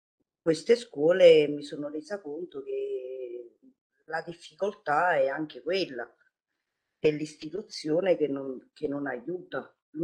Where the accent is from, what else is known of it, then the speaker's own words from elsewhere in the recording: Naples, Campania, Italy; Ho scritto che sono napoletano, ho lavorato per 17 anni da precaria in diverse periferie di Napoli.